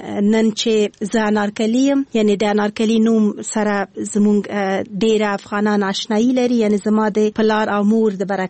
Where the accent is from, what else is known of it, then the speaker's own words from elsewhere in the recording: Kabul, Afghanistan; born there; زه د اصلا پلار مې د خوست ده، مور مې د پکتیا ده، او زه په خپله کابل کې زیږیدلی یم، خو په هر صورت د خوست ایل کېږم.